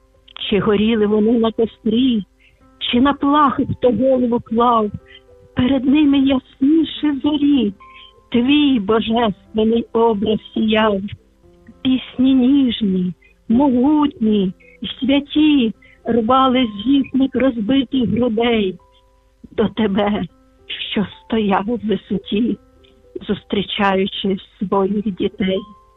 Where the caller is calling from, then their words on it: Lviv, Lviv Oblast, Ukraine; Вітаю, я зі Львова